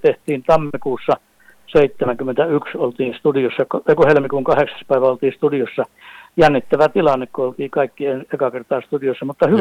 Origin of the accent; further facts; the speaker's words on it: Ludvika, Dalarna County, Sweden; born there; minähän olen muuten sillä puolella syntynyt. Mä olen syntynyt Ludvikassa Taalaimaalla.